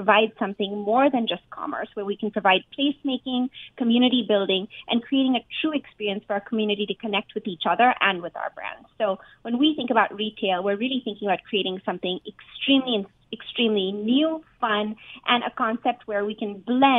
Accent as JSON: {"language": "English", "country": "India", "lives_now": "United States", "said": "my home country of India"}